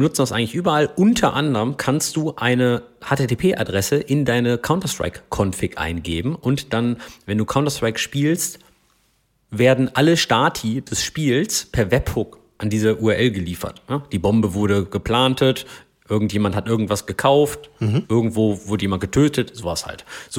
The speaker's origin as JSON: {"language": "German", "region": "North Rhine-Westphalia", "country": "Germany", "said": "Ich komme aus dem Ruhrgebiet, da ist das halt angeboren."}